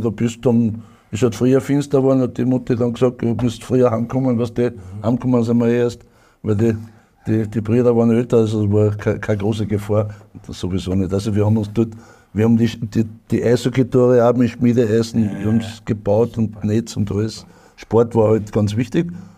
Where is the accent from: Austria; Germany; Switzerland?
Austria; St. Veit an der Glan, Carinthia; weil ich komme aus St. Veit an der Glan, nicht wirklich weit weg von Klagenfurt und Villach.